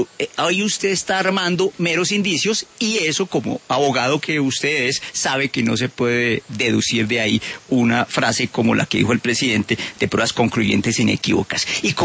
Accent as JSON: {"language": "Spanish", "country": "Colombia", "said": "yo soy colombiano"}